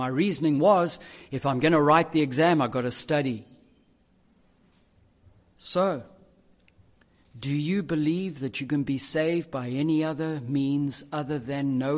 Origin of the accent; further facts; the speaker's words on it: Durban, KwaZulu-Natal, South Africa; now in Cape Town, South Africa; I come from Durban.